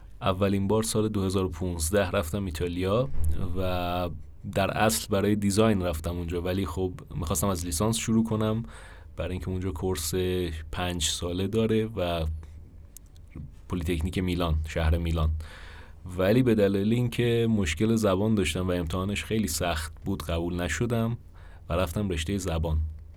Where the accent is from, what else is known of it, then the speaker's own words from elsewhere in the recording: Iran; برای ما که ایرانی هستیم چون از اول عادت کردیم به انگلیسی